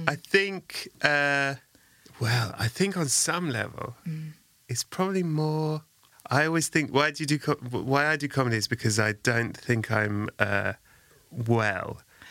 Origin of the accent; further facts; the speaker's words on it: Sutton, London, United Kingdom; When I was growing up in Sutton, there was a UCI Cinemas.